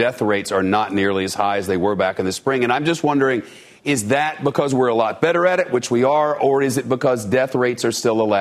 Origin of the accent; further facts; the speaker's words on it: New York City, New York, United States; as a New Yorker and a downtowner